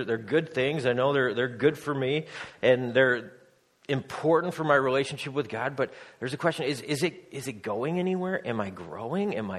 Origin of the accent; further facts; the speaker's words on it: Nebraska, United States; But we come from Nebraska, and they're in a drought.